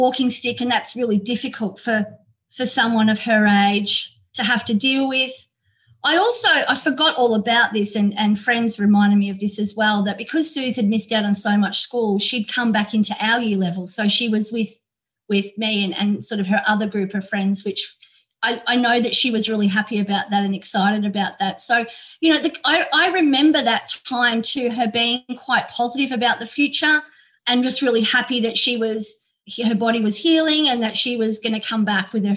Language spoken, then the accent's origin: English; Melbourne, Victoria, Australia; also born or lived in Healesville; she came to school almost when I came to school, which was in Healesville when I was in year nine. I moved up there from Melbourne and we sort of became friends.